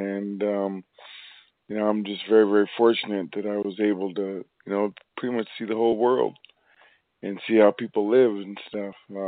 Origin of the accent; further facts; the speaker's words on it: North Dakota, United States; You know, I'm from the grassroots area. I'm from North Dakota and stuff. So I don't think I'm any different than anybody else.